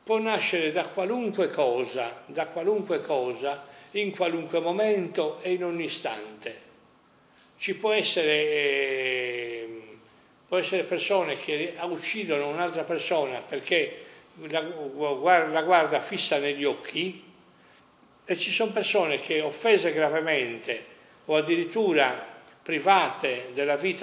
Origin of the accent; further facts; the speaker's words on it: Sassari, Sardinia, Italy; born there; la mia famiglia non è sarda, però io sono nato a Sassari, e mi ritengo sardo.